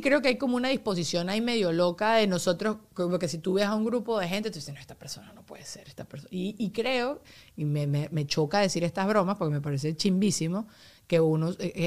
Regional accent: Venezuela; si somos los latinos, si somos los venezolanos

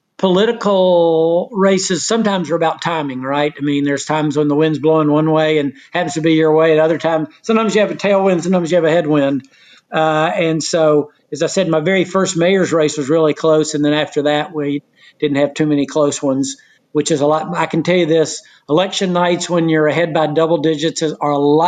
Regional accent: Knoxville, Tennessee, United States; I'm from Knoxville, Tennessee.

